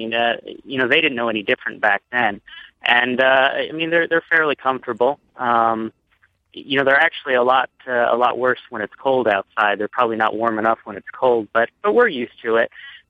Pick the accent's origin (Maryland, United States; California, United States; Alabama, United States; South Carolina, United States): Maryland, United States; I grew up in Maryland, and it's always been right out the back door.